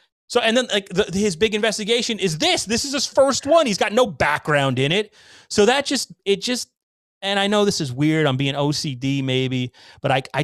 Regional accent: Somers, New York, United States; we were born and raised in Somers, New York, you know, and 60 minutes directly north of the city.

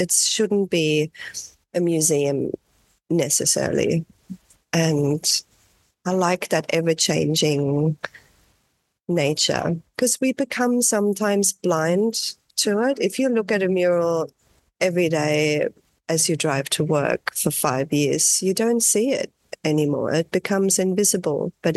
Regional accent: Katoomba, New South Wales, Australia; I painted a wall in my hometown, Katoomba, in a laneway.

